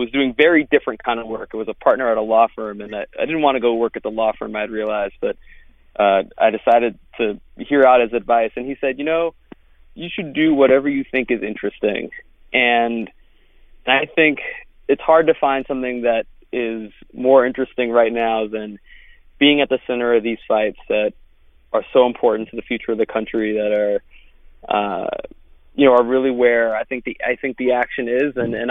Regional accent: Bronx, New York, United States; I'm from the Bronx. And I can say growing up, I never knew that that we were covered under the Voting Rights Act.

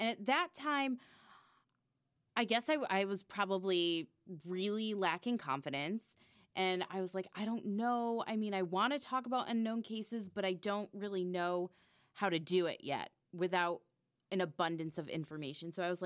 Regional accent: Wallingford, Connecticut, United States; And this case happened in Wallingford, Connecticut, where I'm from.

